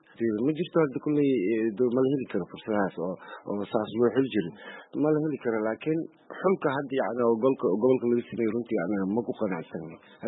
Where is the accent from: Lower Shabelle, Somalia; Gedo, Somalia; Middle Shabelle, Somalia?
Middle Shabelle, Somalia; Jowhar; born there; anigu waxaan ku dhashay Jowhar, ayaan ku dhashay, waxaan ku dhashay fushiina dukka Dalla Abdurizba, waxaan ku dhashay xaafad oo village dukka la yiraahdo oo gaalada Talyaaniga ay deganaayeen. Wabiga ayaa noo dhahay xaafad Boolamankan la yiraahdo ku dhashay.